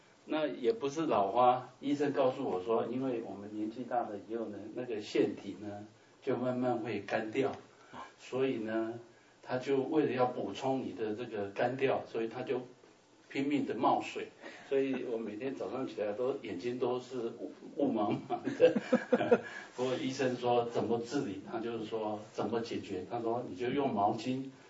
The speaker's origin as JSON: {"language": "Chinese", "region": "Taipei", "country": "Taiwan", "tie": "born or raised there", "moved": "yes", "said": "那其实虽然我是在台湾长大，但是坦白讲，除了台北地区以外，除了台北我通通不认识"}